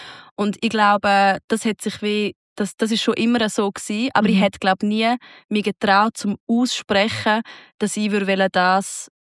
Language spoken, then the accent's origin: German; Sargans, St. Gallen, Switzerland; in meiner Heimatstadt Sargans